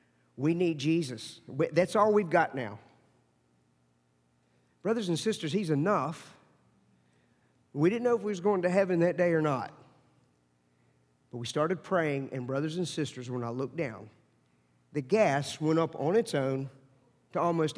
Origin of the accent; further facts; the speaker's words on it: United States; And I think he heard my accent, and I said, well, I'm an American, obviously, but I'm working with the university, and I'm a minister, missionary.